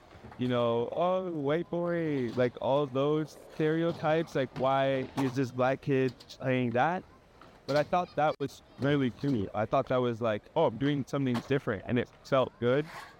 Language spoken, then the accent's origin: English; Rexdale, Ontario, Canada; I grew up in Rexdale.